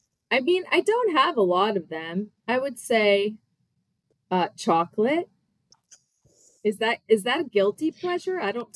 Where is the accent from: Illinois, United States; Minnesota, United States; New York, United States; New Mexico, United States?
Minnesota, United States; Minneapolis; I'm from Minneapolis originally, and chicken and wild rice soup is like the soup.